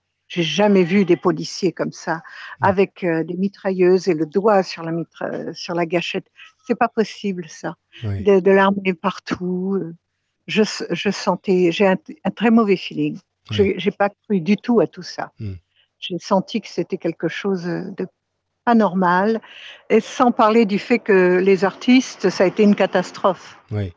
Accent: Aleppo, Aleppo Governorate, Syria; born there; je suis née à Alep parce que mon père était dans l'armée française, j'étais officier à ce moment-là, et que pendant la guerre, parce que je suis née en 44, je suis une vieille dame

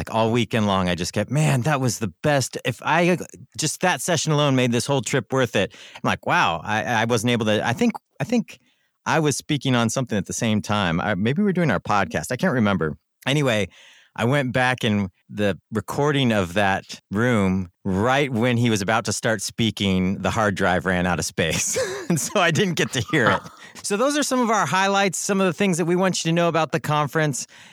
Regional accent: San Diego, California, United States; You know, I grew up in San Diego, which is right on the border.

